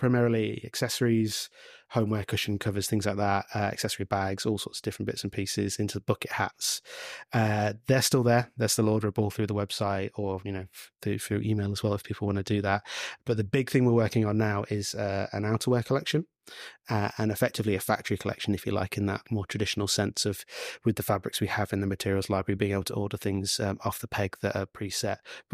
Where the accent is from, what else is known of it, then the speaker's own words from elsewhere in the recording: Leicester, East Midlands, United Kingdom; So I grew up in Leicester.